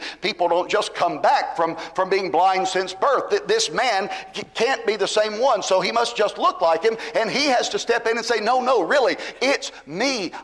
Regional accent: Georgia, United States; also born or lived in Albuquerque; Whether it was the sunrise where I grew up in Georgia, the sunrise where I live now in Tennessee, just peeking through and over the trees as the sun is coming up in the sky in the morning.

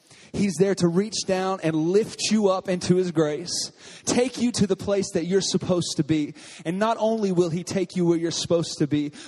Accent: Texas, United States; I'm from Texas, so we have things called Southern Living.

